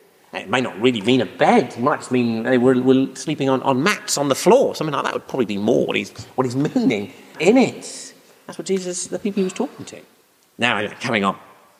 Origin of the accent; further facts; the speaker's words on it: United Kingdom; We're quite British, we don't do that kind of thing.